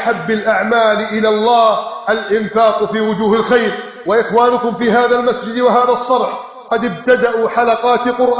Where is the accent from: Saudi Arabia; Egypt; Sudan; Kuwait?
Egypt